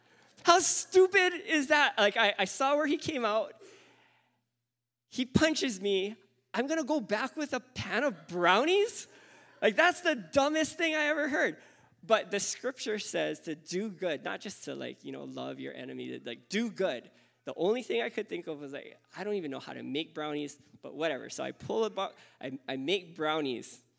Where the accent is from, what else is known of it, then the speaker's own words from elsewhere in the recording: Hawaii, United States; I was like, oh, you know, I'm here from Hawaii, and I'm doing, you know, a mission for the summer.